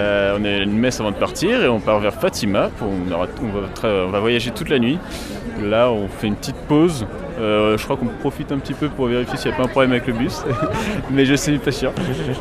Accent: Rambouillet, Île-de-France, France; j'ai 22 ans, je viens de Rambouillet

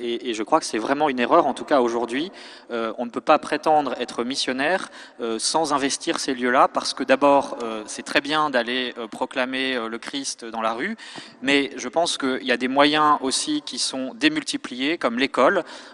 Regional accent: France; on est français, qu'on le veuille ou non. Et donc moi j'aime mon pays.

